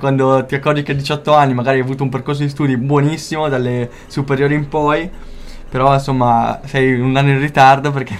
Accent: Mantua, Lombardy, Italy; io sono di Mantova, quindi non molto lontano dal tuo

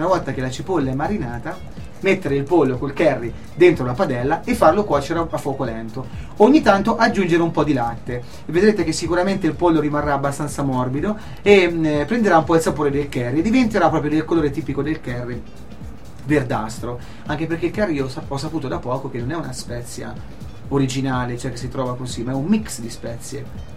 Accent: Perugia, Umbria, Italy; Qui sono perugino e si sente.

